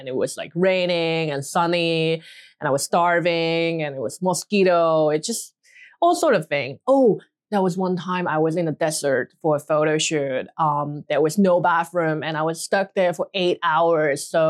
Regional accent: Hong Kong; also born or lived in China; I grew up in Hong Kong, but I was born in mainland China. So I moved here when I was quite little, like 3 or 4 years old. And then I largely spent all my childhood in Hong Kong.

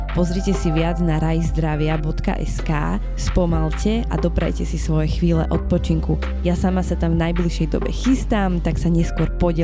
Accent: Humenné, Prešov Region, Slovakia; Ja som z Humeného, z východu a keď som začala chodiť na vysokú školu do Bratislavy a potom som sa vracala do toho Humeného, tak dokola som počúvala, že joj, ty už v tej Bratislave, už aký máš prízvuk

